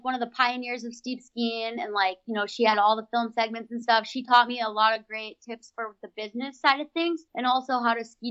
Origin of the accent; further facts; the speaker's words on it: Rochester, Minnesota, United States; In Rochester. It's in the southeast corner.